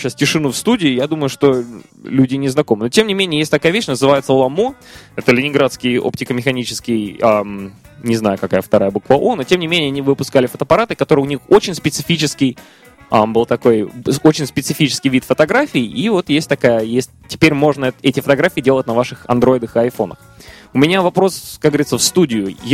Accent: Saint Petersburg, Russia; Друзья, кто не знает, я вообще из Санкт-Петербурга, поэтому мне положено это знать.

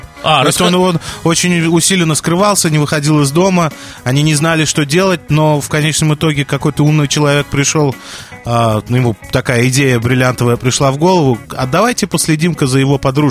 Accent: Boston, Massachusetts, United States; теперь не будут нас из Массачусетса так сильно подкалывать, потому что где не говоришь, ты откуда, я из Бостона.

